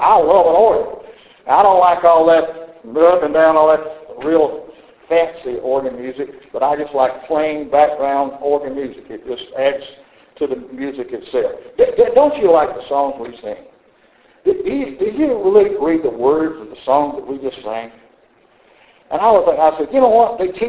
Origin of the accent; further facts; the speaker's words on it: the South, United States; I always make a comment here because I'm a Southerner and I say you all